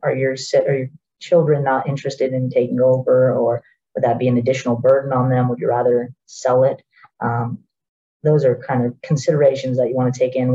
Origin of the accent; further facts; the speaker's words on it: Florida, United States; I grew up here in the Central Florida area. So I'm really tied to the community.